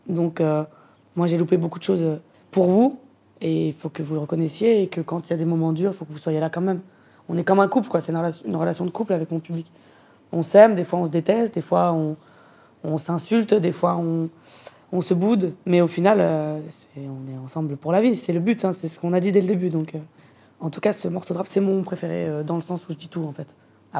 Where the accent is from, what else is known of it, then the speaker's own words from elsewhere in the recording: Vitry-sur-Seine, Île-de-France, France; moi, je viens de Vitry-sur-Seine. Donc, la culture du rap, elle est très ancrée en moi. J'ai grandi avec des rappeurs.